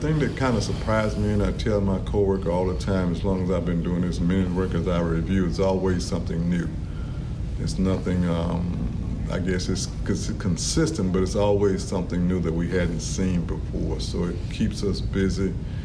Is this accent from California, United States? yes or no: no; Louisiana, United States; I'm from Louisiana.